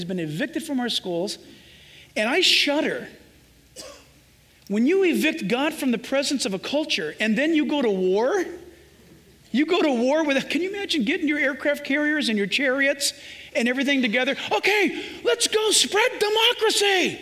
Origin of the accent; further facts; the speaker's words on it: San Diego, California, United States; I was born and raised in San Diego in Southern California in Orange County, and I'm an American.